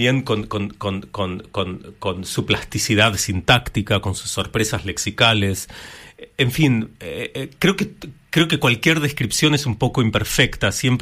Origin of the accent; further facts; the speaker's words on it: Sweden; yo bueno pasé mi infancia en Suecia, uh-huh. me crié bilingüe, o sea hablo sueco prácticamente sin acento, pero también con un vocabulario de un chico de 12 años